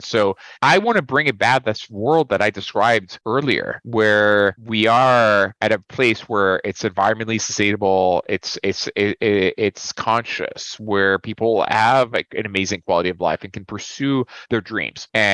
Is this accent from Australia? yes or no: no; Colombia; I'm from Colombia. I know Colombia really.